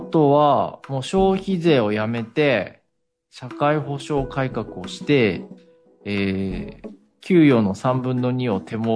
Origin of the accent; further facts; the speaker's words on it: Yamagata, Japan; で、私、ふるさとの山形でも